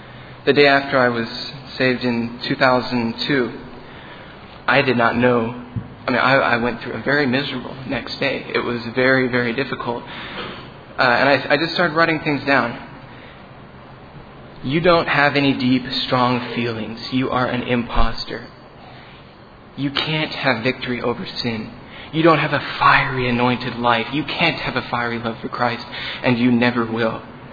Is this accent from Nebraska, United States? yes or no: yes; Holdrege, Nebraska, United States; from Holdridge, Nebraska.